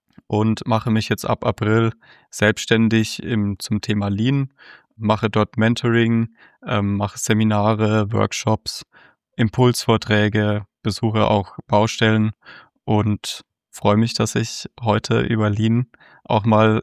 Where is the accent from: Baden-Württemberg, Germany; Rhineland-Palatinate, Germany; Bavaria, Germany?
Baden-Württemberg, Germany; Stuttgart; born there; now in Freiburg, Germany; Ich wohne derzeit in Freiburg, geboren in Stuttgart.